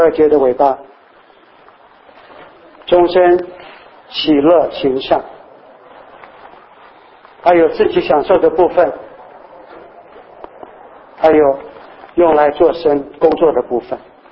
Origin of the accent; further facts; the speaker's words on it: Taiwan; moved away as an adult; 我们从台湾出来的时候， 一般的基督徒大概不会只有两三个嘛。那我大学同班的同学90%以上都读博士学位